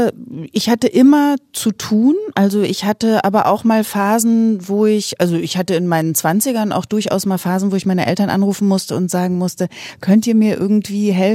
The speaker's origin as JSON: {"language": "German", "region": "Bavaria", "country": "Germany", "tie": "born or raised there", "lives_now": "Berlin, Germany", "said": "also meine Heimat ist schon Bayern."}